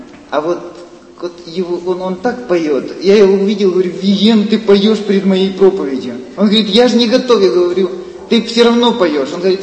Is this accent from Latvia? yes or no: no; Koziatyn, Vinnytsia Oblast, Ukraine; И я из Казатина, где я жил, приезжал в Евсяники.